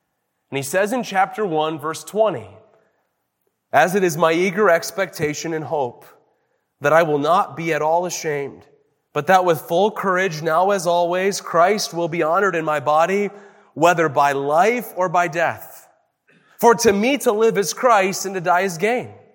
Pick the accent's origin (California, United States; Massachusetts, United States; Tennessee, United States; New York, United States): Tennessee, United States; Knoxville; born there; I was born in Knoxville, Tennessee. I still bleed orange